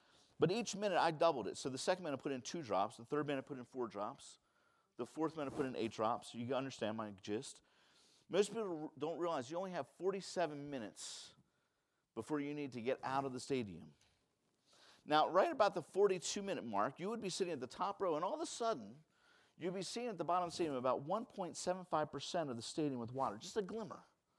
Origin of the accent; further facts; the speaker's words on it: Baltimore, Maryland, United States; I'm originally from Baltimore. Those of us that are from Baltimore, we call ourselves Baltimoreans.